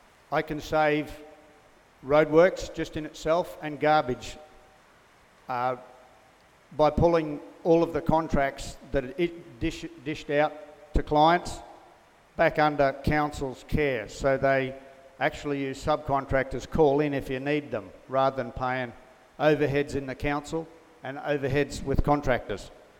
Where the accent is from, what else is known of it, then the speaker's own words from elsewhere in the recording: Tinana, Queensland, Australia; from Tanana.